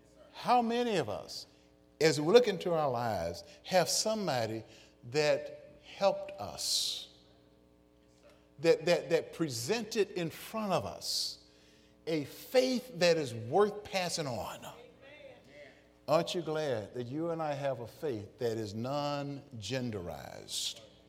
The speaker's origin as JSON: {"language": "English", "town": "Chicago", "region": "Illinois", "country": "United States", "tie": "born or raised there", "said": "I remember growing up in Chicago, and our landlady, no kin to me, but our landlady looked at this little kid and said, \"Boy, you need to go to church.\""}